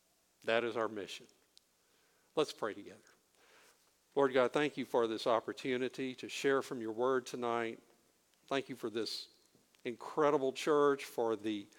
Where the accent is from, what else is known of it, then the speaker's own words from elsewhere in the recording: New Orleans, Louisiana, United States; I'm from New Orleans. I wanted to do that occupation. Tulane was recruiting kids like me in the New Orleans high schools.